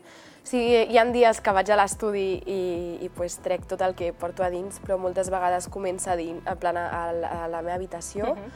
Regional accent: Barcelona, Catalonia, Spain; que soc del Poble Nou de Barcelona de tota la vida.

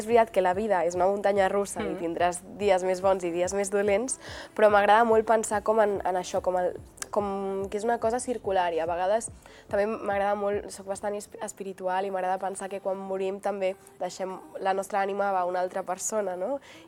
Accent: Barcelona, Catalonia, Spain; que soc del Poble Nou de Barcelona de tota la vida.

